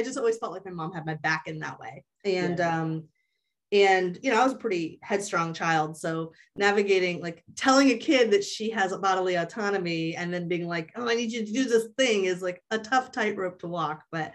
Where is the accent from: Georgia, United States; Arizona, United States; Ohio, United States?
Georgia, United States; So I grew up in Georgia in the 80s and 90s, which was not a particularly open place or time about sexuality.